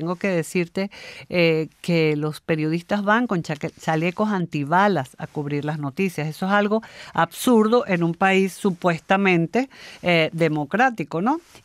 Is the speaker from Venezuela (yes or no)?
yes; Venezuela; porque yo, como venezolana, me toca hacer cola